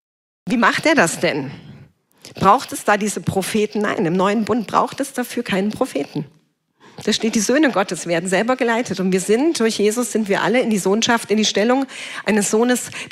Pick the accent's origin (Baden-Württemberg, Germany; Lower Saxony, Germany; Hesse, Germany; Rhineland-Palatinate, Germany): Hesse, Germany; Kassel; ich komme aus Kassel